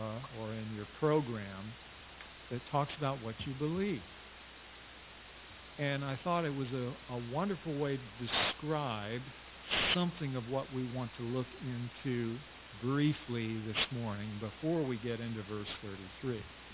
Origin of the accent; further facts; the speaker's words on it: Leesburg, Florida, United States; Flo and I, we're from the Leesburg, Florida area, about an hour, 45 minutes from here, Keystone Heights.